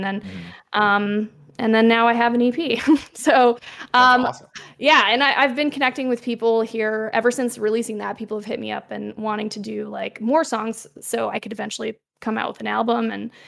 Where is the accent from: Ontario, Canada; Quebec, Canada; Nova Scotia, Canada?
Quebec, Canada; I'm from Quebec. Yeah, like … you know? Gotta do some representation, like, representing my home province.